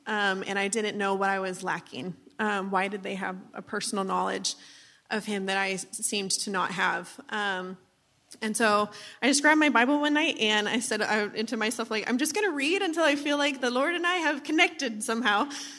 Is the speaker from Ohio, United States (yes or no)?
no; Vancouver, Washington, United States; also born or lived in Memphis; I lived in Memphis until I was 7, and then we moved out to the Pacific Northwest. So I grew up in Vancouver, Washington.